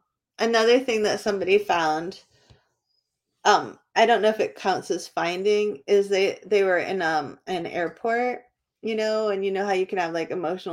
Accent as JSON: {"language": "English", "town": "Bedford", "region": "New Hampshire", "country": "United States", "tie": "born or raised there", "said": "Where I grew up in Bedford, New Hampshire, they had we often went to an animal park"}